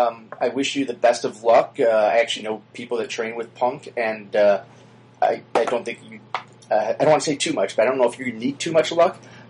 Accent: Chicago, Illinois, United States; he's from my hometown of Chicago

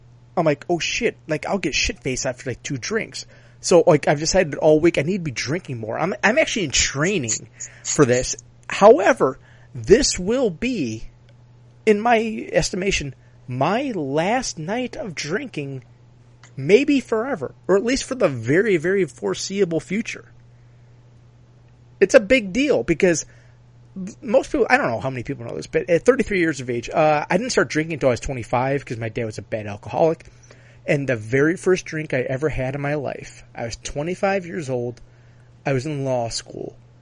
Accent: Ireland; what a better first drink in one's life than a swig of wine underneath the Eiffel Tower as an Irishman replacing the lack of love with the bottle.

